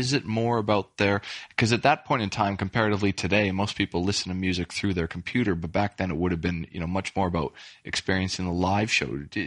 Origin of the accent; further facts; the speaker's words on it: Canada; as I said, I'm originally Canadian